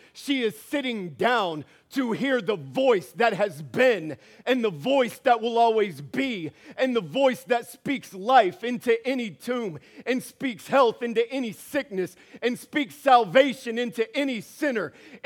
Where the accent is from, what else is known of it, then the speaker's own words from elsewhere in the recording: the South, United States; this is how I grew up in the South, and this is what I heard.